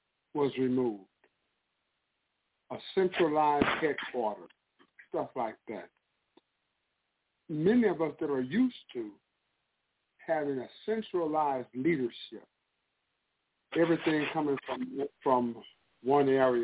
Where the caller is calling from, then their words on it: St. Louis, Missouri, United States; I'm calling from St. Louis, Missouri.